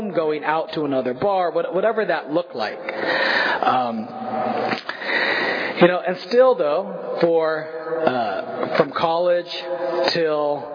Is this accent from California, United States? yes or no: yes; Visalia, California, United States; So I grew up here in Visalia. I went to Golden West High School. I graduated in 1995.